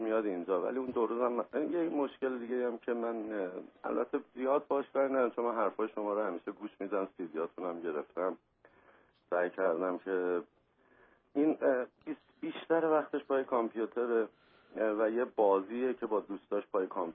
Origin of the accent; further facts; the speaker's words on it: Iran; moved away; کلن دو سال و نیم از ایران اومدیم.